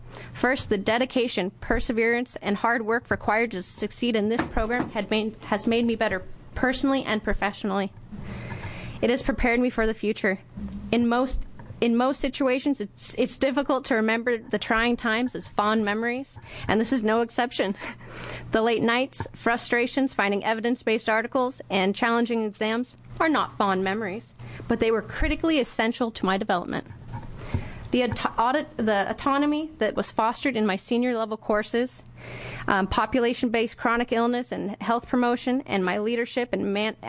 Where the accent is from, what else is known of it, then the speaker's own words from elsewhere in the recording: Spokane, Washington, United States; My education started in my hometown of Spokane, Washington, where I attended Spokane Community College